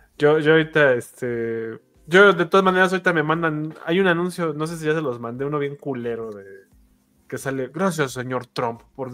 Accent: Mexico; Digo, que a nosotros como mexicanos nos vale 2 kilos de riata, ¿no?

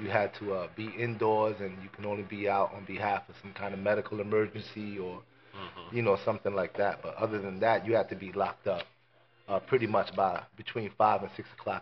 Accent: New York City, New York, United States; Originally from Brooklyn, New York.

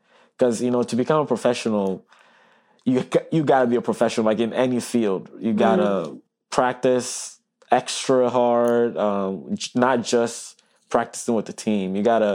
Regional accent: Togo; moved away; And obviously, growing up in Togo, that's our number one sport.

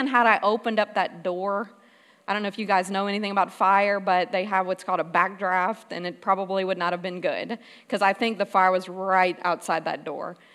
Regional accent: Louisiana, United States; I was born in South Louisiana in Cajun country, and my dad left when I was two, so I lived with my mom and my two older brothers.

